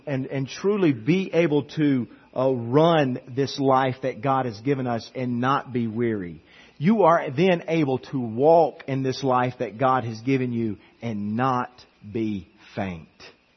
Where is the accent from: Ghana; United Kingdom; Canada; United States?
United States; the South; I mean, I grew up in the South and whatnot